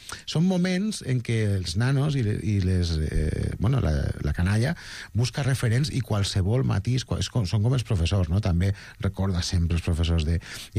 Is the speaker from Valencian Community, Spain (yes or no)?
yes; Castelló, Valencian Community, Spain; Jo soc de Castelló, ja, igual m'ho noteu una mica per l'accent, i allà l'esplai no existeix massa